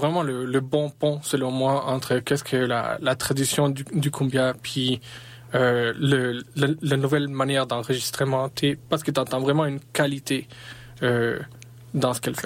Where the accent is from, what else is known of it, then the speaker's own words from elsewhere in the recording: Colombia; peut-être même de chez nous en Colombie